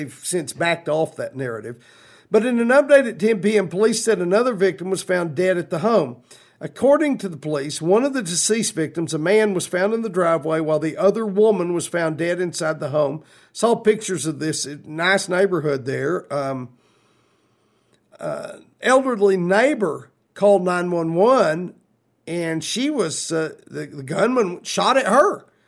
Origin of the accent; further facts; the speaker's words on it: Texas, United States; We grew up saying Sabine in West Texas, but people in East Texas told me it's the Sabine years and years ago.